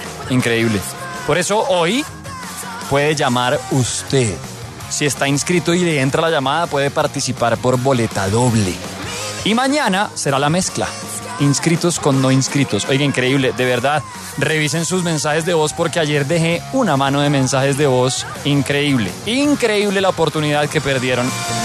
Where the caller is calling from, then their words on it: Rovira, Tolima, Colombia; lo escucho desde el departamento de Caldas, pero soy del departamento del Tolima. Precisamente de Rovira, dice, precisamente un municipio a 50 minutos de Ibagué.